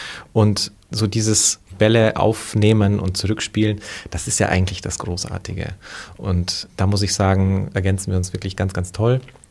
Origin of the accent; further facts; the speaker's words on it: Romania; now in Germany; ich empfinde mich wirklich als Deutscher, aber ich bin in Rumänien geboren und ich bin da in die Schule gegangen